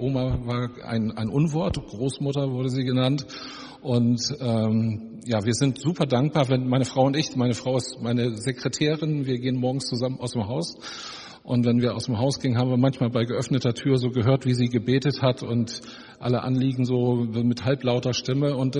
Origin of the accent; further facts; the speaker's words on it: Northern Germany, Germany; now in Mülheim an der Ruhr, Germany; Ja, ich bin seit 20 Jahren schon in Mülheim an der Ruhr. Eigentlich komme ich aus dem Norden. Manche Leute sagen, das hört man mir auch an und das hätte ich nicht so ganz verloren. Aber jetzt sind wir schon seit 20 Jahren im Ruhrgebiet